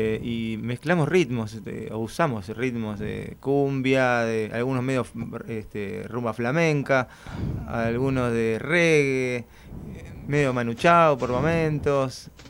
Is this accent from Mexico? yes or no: no; Buenos Aires, Argentina; now in Los Angeles, United States; nosotros vivimos en Los Ángeles hace 12 años. Nos formamos en Buenos Aires, somos todos de Buenos Aires